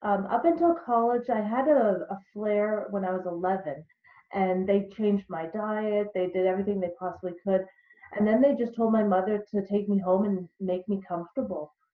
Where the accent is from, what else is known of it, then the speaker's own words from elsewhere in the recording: Carleton Place, Ontario, Canada; I grew up in a small town when I was, it's called Carlton Place. It's about a half an hour or so out of Ottawa.